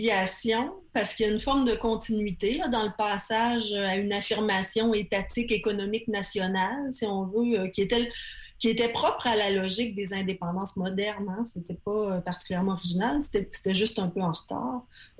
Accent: Quebec, Canada; c'est plutôt dans le changement d'usage du maître chez nous au Québec

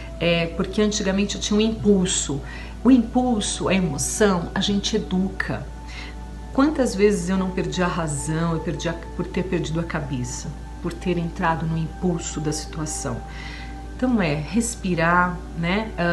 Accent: Brazil; moved away; e eu, que venho do Brasil, tenho vínculos no Brasil, né?

